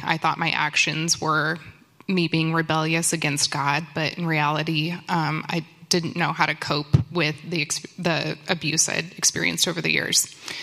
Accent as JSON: {"language": "English", "town": "Omaha", "region": "Nebraska", "country": "United States", "tie": "born or raised there", "said": "I grew up in Omaha, Nebraska."}